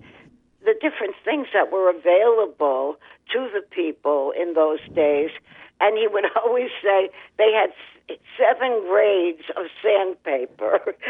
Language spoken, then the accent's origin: English; New York, United States; And I come from New York originally, and I was taught, you know, oh, well, Native Americans, they lived in teepees, right?